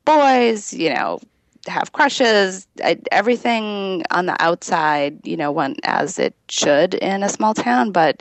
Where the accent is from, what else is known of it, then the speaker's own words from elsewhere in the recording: North Dakota, United States; I couldn't seem to reconcile the silence that I felt when I went home to North Dakota around the people who love